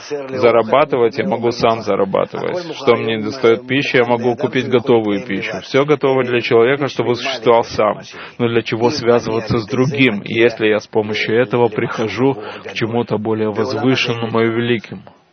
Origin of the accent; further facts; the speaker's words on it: Israel; Я рос в Мошаве, и поселение